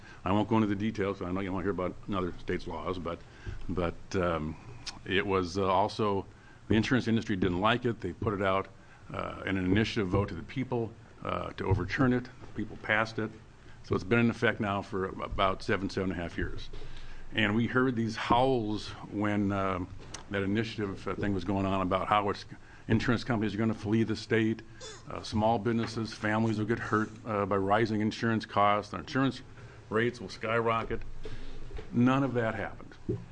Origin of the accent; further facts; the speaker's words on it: Vancouver, Washington, United States; I'm a lawyer from Vancouver, not the one in Canada, the one across from Portland there.